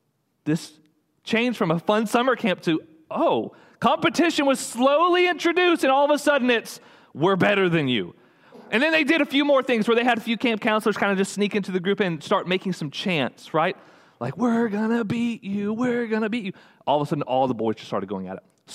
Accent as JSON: {"language": "English", "region": "Texas", "country": "United States", "said": "We got to travel to Salem last spring break. We've never been because we're from Texas."}